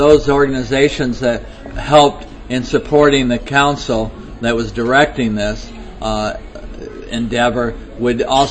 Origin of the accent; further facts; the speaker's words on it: Florida, United States; also born or lived in Hawaii; I'm originally from Florida and lived in Hawaii and whatnot, so I still have lots of palm trees.